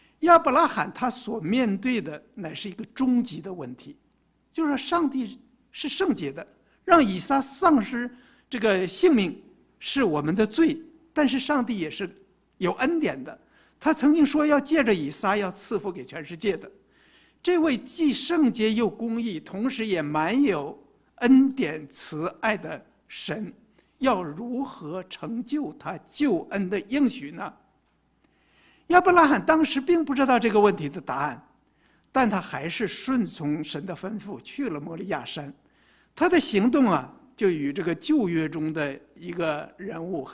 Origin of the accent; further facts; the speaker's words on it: China; 就很像我们中国人的光宗耀祖、光耀门庭的这种观念哈